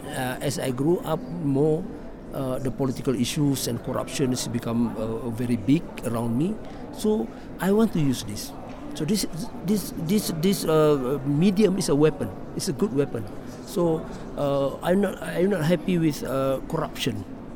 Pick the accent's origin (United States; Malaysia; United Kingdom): Malaysia; I'm from Malaysia.